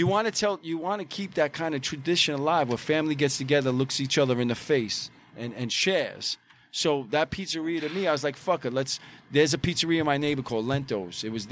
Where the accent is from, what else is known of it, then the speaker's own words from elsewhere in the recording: Brooklyn, New York, United States; But as a kid growing up in Bay Ridge, bars and pizzerias was like, it was in the Guinness Book of World Records for having the most in the fucking world, right?